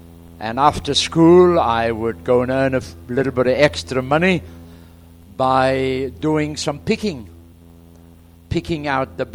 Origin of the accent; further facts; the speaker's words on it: Somerset West, Western Cape, South Africa; now in Johannesburg, South Africa; I come from Somerset West. Just moved to Johannesburg 6 weeks ago.